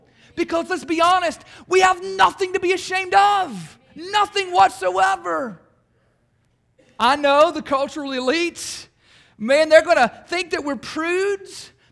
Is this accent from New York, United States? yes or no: no; Bowling Green, Kentucky, United States; I was born in Bowling Green, the old hospital there in 1980, and raised my entire life out in the country.